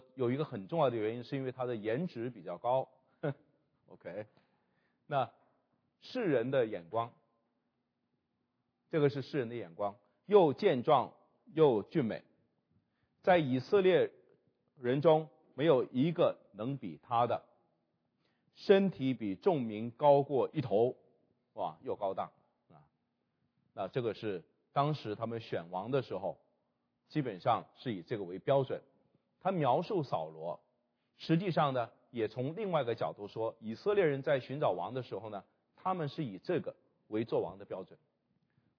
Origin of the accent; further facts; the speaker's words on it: China; 这个我们中国人讲的说，你不以这个背景论英雄哈啊。